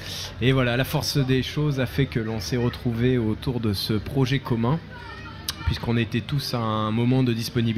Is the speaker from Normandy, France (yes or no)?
yes; Evreux, Normandy, France; on est tous originaires d'Evreux.